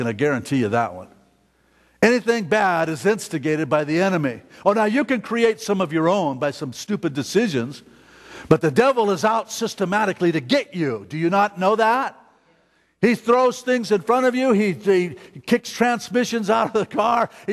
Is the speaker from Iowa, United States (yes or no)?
no; Nevada, United States; You got to remember, I came from Nevada, folks. There's danger on every corner in Nevada.